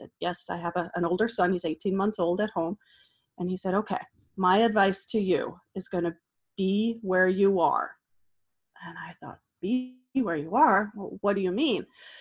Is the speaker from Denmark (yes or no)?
yes; Denmark; So growing up in Denmark, it's a lifestyle.